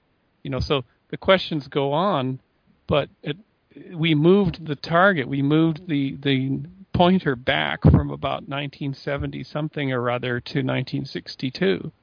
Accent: Canada; I'm Canadian, by the way, originally.

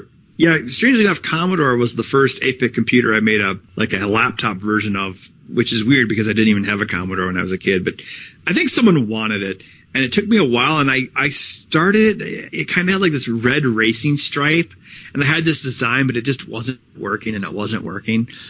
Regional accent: United States; I'm an American.

